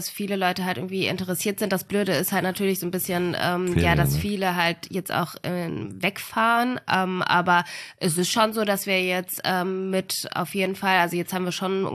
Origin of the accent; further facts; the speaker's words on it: Essen, North Rhine-Westphalia, Germany; Essen, ja, genau, meine Heimatstadt.